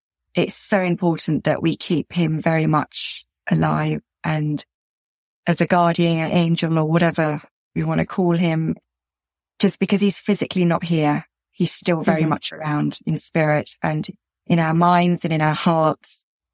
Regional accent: United Kingdom

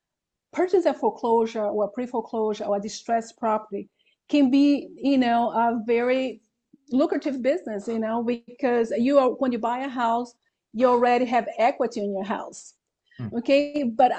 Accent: Brazil; English is a second language; now in United States; I'm originally from Brazil, so that's why I have my accent.

